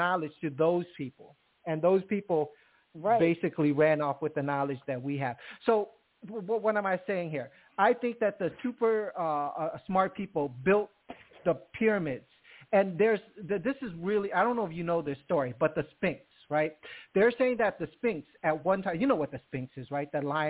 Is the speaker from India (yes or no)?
no; New York, United States; Upstate. I'm a upstate New York.